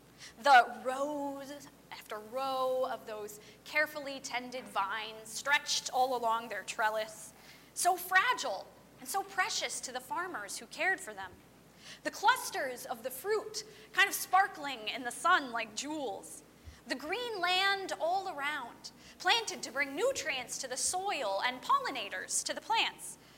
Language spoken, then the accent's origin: English; Ohio, United States; also born or lived in California; But where I grew up back in Ohio, you can't grow grapes.